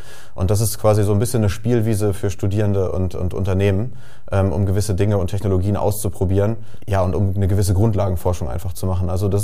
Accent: Lütjenburg, Schleswig-Holstein, Germany; immer wenn ich nach Hause gekommen bin, ich komme ursprünglich aus Lütjenburg

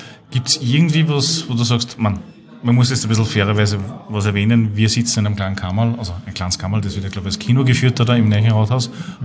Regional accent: Vorarlberg, Austria; accent: Alemannic; Ich komme aus dem Ländle.

